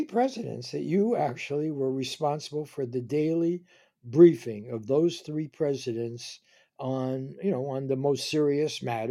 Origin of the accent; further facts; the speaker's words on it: Bronx, New York, United States; That was about, I don't know, I guess a mile from where I grew up in the Bronx. I went to City College, very different.